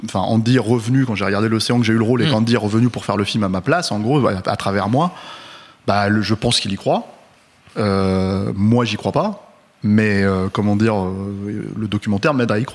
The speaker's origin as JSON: {"language": "French", "country": "France", "said": "Nous, on est trop jeunes pour avoir vécu, mais puis on est français"}